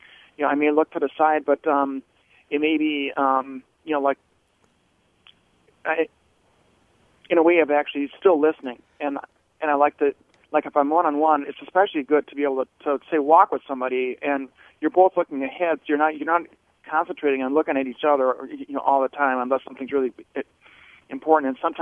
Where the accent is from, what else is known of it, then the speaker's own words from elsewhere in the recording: Ireland; I'm Irish, so at times I do have a sense of humor